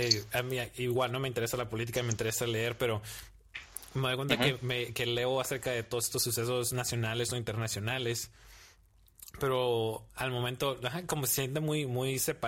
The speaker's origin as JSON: {"language": "Spanish", "region": "Baja California", "country": "Mexico", "said": "soy de Baja California y Baja California pues ha sido panista y más de la clase media"}